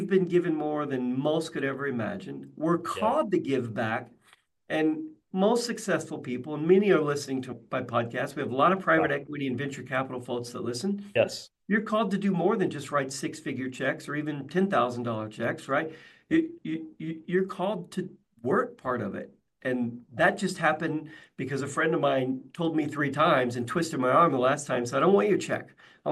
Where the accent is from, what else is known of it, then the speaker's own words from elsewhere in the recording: Kentucky, United States; Way more impoverished than the trailer I grew up in Western Kentucky.